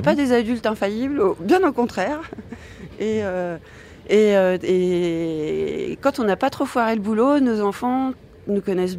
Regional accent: France; je suis française, la France-Afrique.

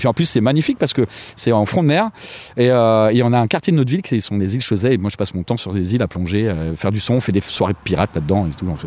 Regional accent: Normandy, France; now in Toulouse, France; j'ai vécu beaucoup plus longtemps dans ma vie à Toulouse, alors que pourtant je viens de Normandie.

